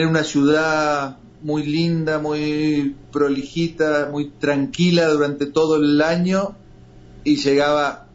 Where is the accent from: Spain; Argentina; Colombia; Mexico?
Argentina; y como buen argentino, o sos bueno para el fútbol o para los asados